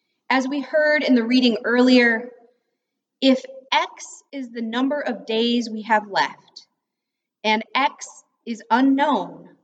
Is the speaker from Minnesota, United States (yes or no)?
no; Texas, United States; now in Wisconsin, United States; Trust me, I grew up in Texas, and I always enjoyed the spring, but here in Wisconsin, the emerging of the flowers seems downright miraculous.